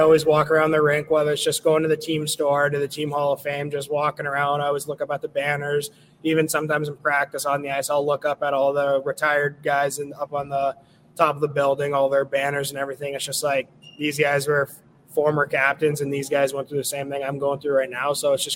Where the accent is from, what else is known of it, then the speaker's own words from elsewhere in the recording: Belleville, Ontario, Canada; Growing up in Belleville, watching the Bulls play the Petes every single year